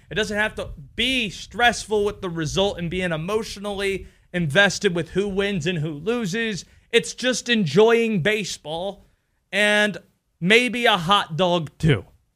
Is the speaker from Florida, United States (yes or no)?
no; North Carolina, United States; Maybe it's because I grew up in a state where college sports is king. I grew up in North Carolina.